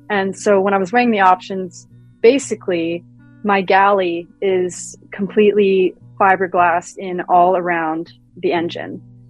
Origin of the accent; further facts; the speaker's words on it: Canada; was being Canadian, I had spent my time in the U.S.